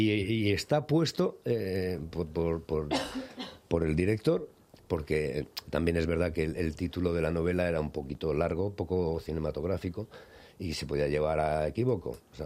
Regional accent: Zaragoza, Aragon, Spain; Yo recuerdo que yo soy aragonés, soy nacido en Zaragoza, de familia muy aragonesa

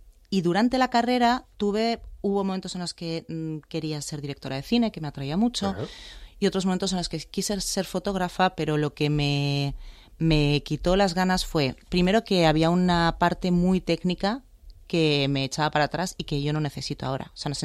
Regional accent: Madrid, Community of Madrid, Spain; born there; Nací en Madrid, sí.

